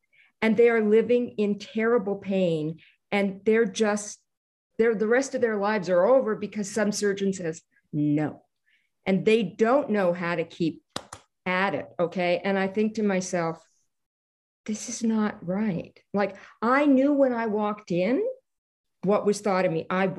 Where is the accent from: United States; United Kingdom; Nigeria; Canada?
Canada; I'm Canadian.